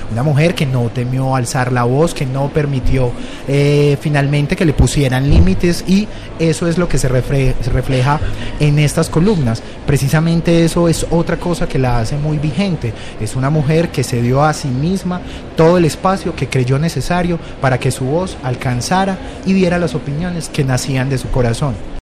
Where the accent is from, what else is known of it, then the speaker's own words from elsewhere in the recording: Medellín, Antioquia, Colombia; Nosotros somos dos antioqueños, uh-huh, dos medellinenses